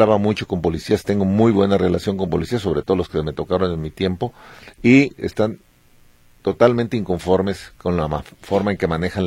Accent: Guadalajara, Jalisco, Mexico; como tapatío nos falta tener ese amor a la ciudad

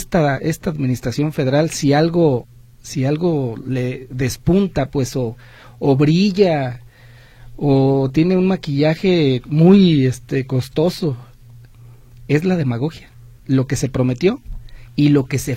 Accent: Mexico; es que somos mexicanos cortoplacistas

